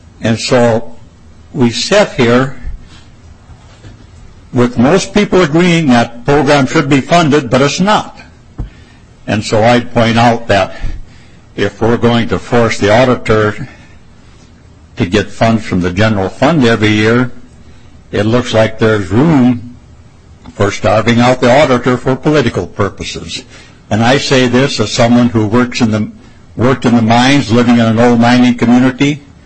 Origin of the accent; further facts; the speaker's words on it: Soudan, Minnesota, United States; from Sudan, Minnesota, small town up on the range.